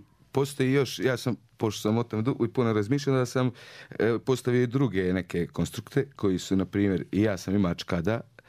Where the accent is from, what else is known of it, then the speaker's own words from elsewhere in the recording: Mostar, Federation of Bosnia and Herzegovina, Bosnia & Herzegovina; Mi smo iz Mostara i Mostar je Mediteran nekako.